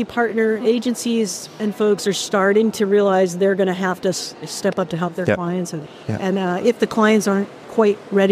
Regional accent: Oregon, United States; I am. I'm from Oregon.

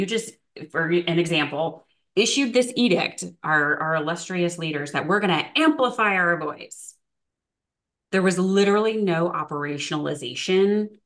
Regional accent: Chicago, Illinois, United States; I'm a simple gal, right? I'm a Midwesterner. I'm from Chicago.

